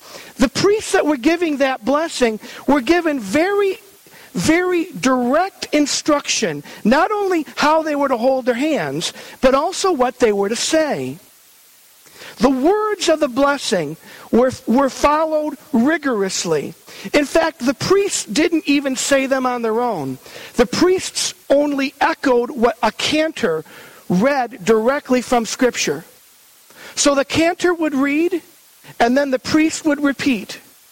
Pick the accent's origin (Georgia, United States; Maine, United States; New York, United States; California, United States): New York, United States; young boy growing up in Western New York in the 1970s